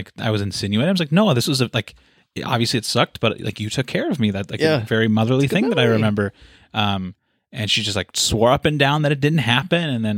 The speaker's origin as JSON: {"language": "English", "region": "Minnesota", "country": "United States", "tie": "born or raised there", "also_born_or_lived": "Ohio", "said": "Because this one, it goes back to when I was born in Ohio. Spent a couple of years there until we eventually moved to Minnesota."}